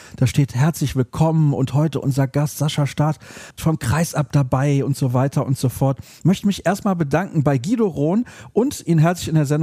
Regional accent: Solingen, North Rhine-Westphalia, Germany; Das Interview der Woche hat mich heute in meine Heimatstadt nach Solingen geführt

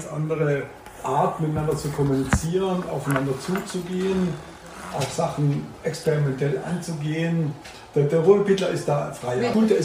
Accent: Southern Germany, Germany; ich bin ja Süddeutscher

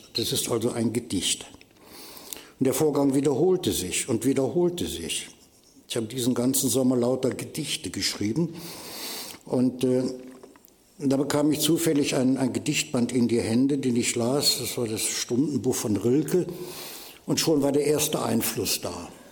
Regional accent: Cologne, North Rhine-Westphalia, Germany; da war ich 17 Jahre alt und war in meinen Heimatort Köln-Delbrück zurückgekommen

